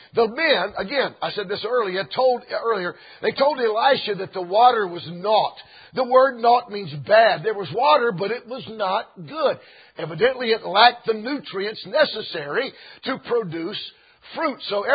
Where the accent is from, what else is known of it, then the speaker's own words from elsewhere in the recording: Georgia, United States; I've told you before, growing up in Georgia, we would go to the Kennesaw Mountain, and we'd go to Stone Mountain for field trips from school